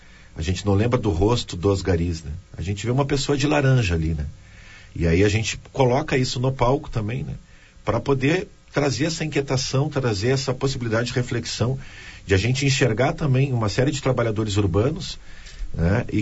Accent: Porto Alegre, Rio Grande do Sul, Brazil; Eu me criei na Serraria, extremo sul da cidade

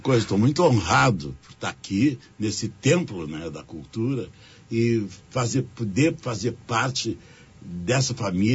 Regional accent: Dom Pedrito, Rio Grande do Sul, Brazil; E viemos para Porto Alegre. Então, a minha infância em Dom Pedrito, eu tenho quase nada de recordação.

